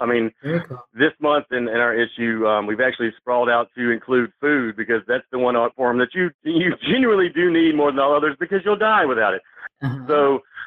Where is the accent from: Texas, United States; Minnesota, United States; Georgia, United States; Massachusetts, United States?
Georgia, United States; Athens; I was born near Athens, Georgia, and I've spent my entire life in this state.